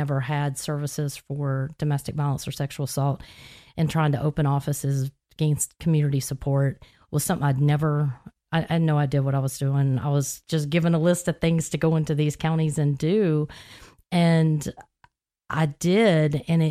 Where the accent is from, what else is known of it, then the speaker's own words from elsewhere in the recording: Florida, United States; accent: Tennessee; also born or lived in Tennessee; Well, I'm basically a native Floridian. I came here very young from Tennessee. So that's the accent. I didn't lose that.